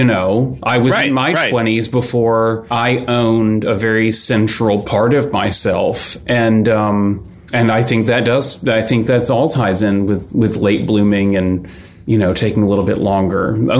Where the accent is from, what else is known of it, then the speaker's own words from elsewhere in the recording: Houston, Texas, United States; moved away as an adult; I grew up in Houston.